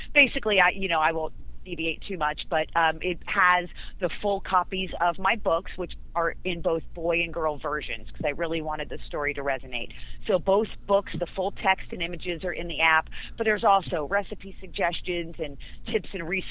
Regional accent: Florida, United States; now in San Diego, United States; Yeah, I grew up in South Florida in the Fort Lauderdale, Miami area, but I've been in San Diego about, I would say, 14 years now.

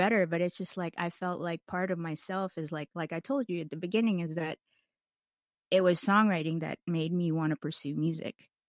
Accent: the South, United States; it's very familiar to me because I grew up in the South, you know?

